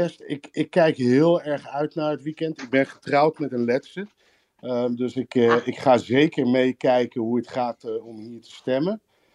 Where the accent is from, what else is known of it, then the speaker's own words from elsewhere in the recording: Netherlands; now in Riga, Latvia; Ja, ik woon en werk zelf in Riga als Nederlander. Helaas spreek ik niet vloeiend Lets. Ik spreek wel enigszins Russisch helaas